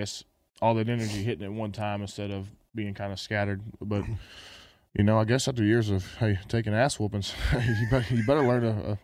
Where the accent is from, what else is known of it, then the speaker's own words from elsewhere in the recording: Texas, United States; we grew up pretty – I guess we're both from Texas, so I guess our personality is pretty similar.